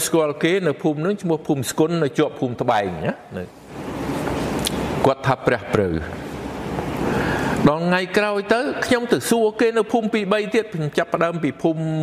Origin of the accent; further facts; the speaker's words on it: Siem Reap, Cambodia; also born or lived in Phnom Penh; ខ្ញុំអ្នកសៀមរាបហើយខ្ញុំអ្នកអំពេញដែរការអប់រំរបស់ខ្ញុំនោះនៅអំពេញទេ